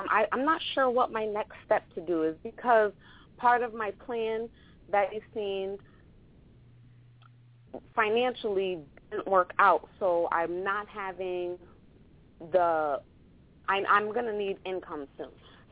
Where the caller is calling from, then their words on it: Connecticut, United States; I'm calling from Connecticut.